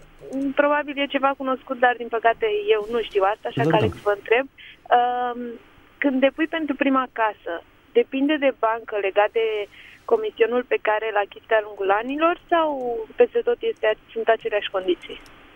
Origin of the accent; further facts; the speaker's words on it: Bucharest, Romania; mă sunt din București